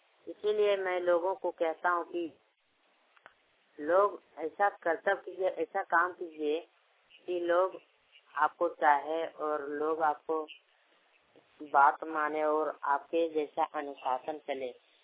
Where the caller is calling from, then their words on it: Hazaribagh, Jharkhand, India; ग्राम सरकारी पोस्ट कुशागना प्रखंड किशनगढ़ जिला हजारीबाग से बोल रहा हूँ।